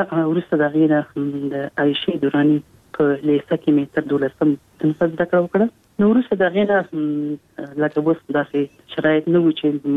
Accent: Kabul, Afghanistan; ما زه په کابل کې پیدا یم، په دې لاسو د ډیجیټل ورکوم کال کې پیدا یم. لومړی نه مکتب مې په کابل کې

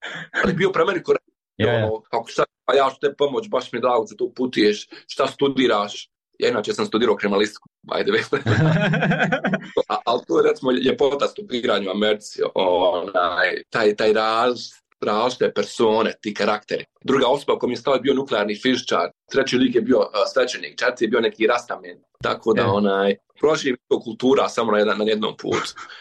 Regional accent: Bosnia & Herzegovina; ja sam iz Bosne i Hercegovine

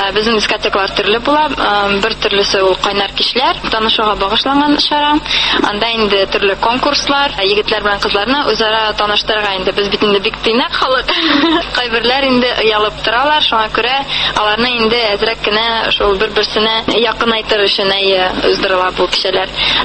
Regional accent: Nizhnekamsk, Tatarstan, Russia; moved away; Үзем мин Татарстаннан, Түбән Кама шәһәреннән, шунда туып үстем. Монда инде 4 ел элек килдем, укырган.

